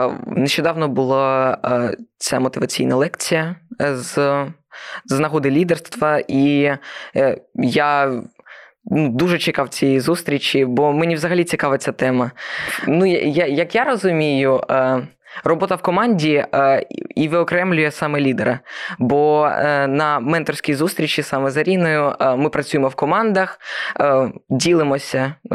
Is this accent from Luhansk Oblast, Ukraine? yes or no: no; Svesa, Sumy Oblast, Ukraine; Я зі Свиської територіальної громади, що знаходиться, ну, приблизно на півночі Сумщини. Це приблизно 5 кілометрів від кордону, 5-7.